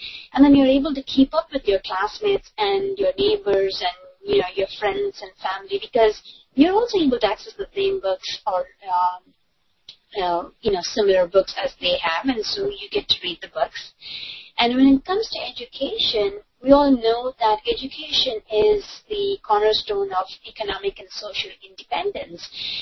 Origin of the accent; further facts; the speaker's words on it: India; and I'm from India, so I can relate to some of the issues faced by people in India